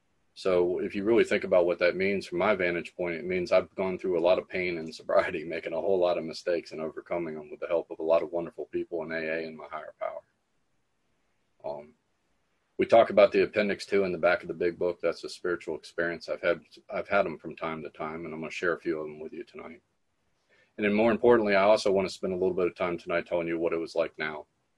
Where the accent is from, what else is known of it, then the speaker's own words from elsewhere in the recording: New Orleans, Louisiana, United States; I'm an alcoholic. Grateful to be here. I'm from New Orleans.